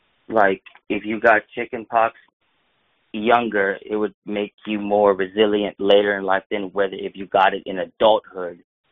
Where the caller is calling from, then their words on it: Texas, United States; Hey, Fakeologist. … from Texas.